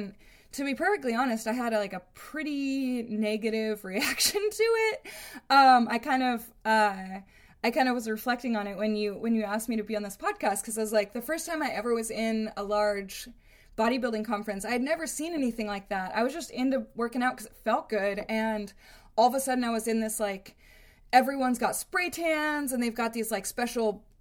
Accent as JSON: {"language": "English", "region": "California", "country": "United States", "said": "And I'm from California, and just in case somebody's living under a rock, Seattle's really, really dark, cold, and rainy, which is not my natural environment."}